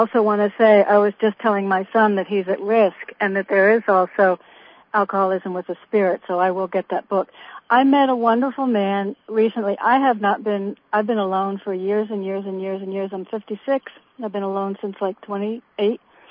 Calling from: New Haven, Connecticut, United States; Hi. I'm in New Haven.

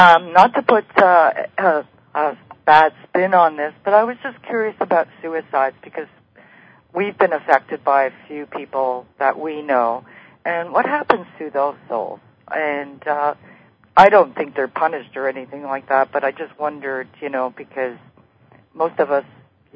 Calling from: Canada; I'm calling from Canada.

